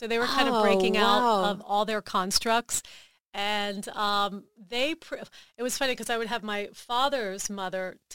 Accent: Philadelphia, Pennsylvania, United States; now in New York, United States; I grew up in Philadelphia

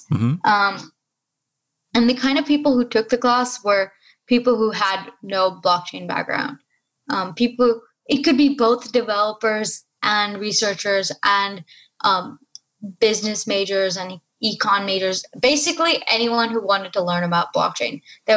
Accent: Oman; also born or lived in India; I was born in Oman and grew up... I was born in India, but grew up in the Middle East in Oman.

